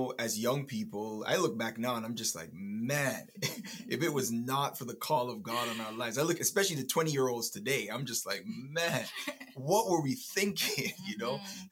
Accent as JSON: {"language": "English", "town": "Toronto", "region": "Ontario", "country": "Canada", "tie": "born or raised there", "also_born_or_lived": "Plainfield, New Jersey, United States", "said": "I was born in Plainfield, New Jersey. And when I was one, My family moved to Toronto. I'm a Scarborough boy. I grew up in Malvern."}